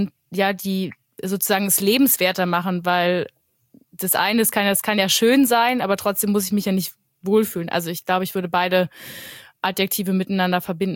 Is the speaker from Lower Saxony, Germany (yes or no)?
no; Berlin, Germany; Doch, also mich als Berlinerin, als ursprüngliche Berlinerin begeistert tatsächlich